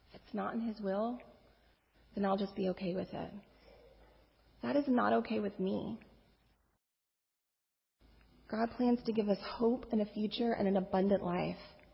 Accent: Texas, United States; I'm from Texas, and my family's out of state, and some of my friends that I grew up with are out of state

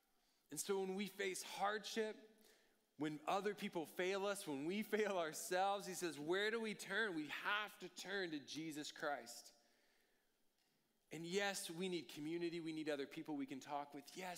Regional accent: College Station, Texas, United States; I grew up in College Station, and when I went to A&M, I walked in, even as someone born and bred here in town

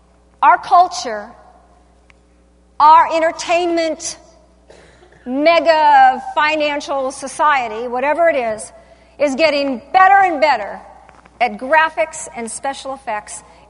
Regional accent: United States; Just because I'm an American, and I've got many, many friends from all over the world

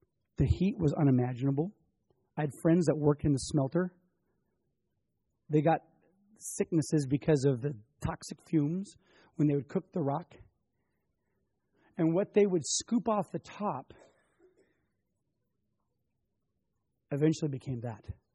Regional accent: Coeur d'Alene, Idaho, United States; I grew up in Coeur d'Alene, Idaho, right across the pass from Kellogg, Idaho

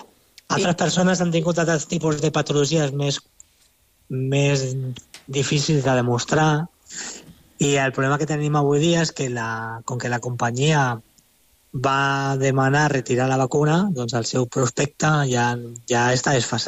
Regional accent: Santa Coloma de Gramenet, Catalonia, Spain; Jo soc de Santa Coloma de Gramenet, un poble de la ciutat de costat de Barcelona.

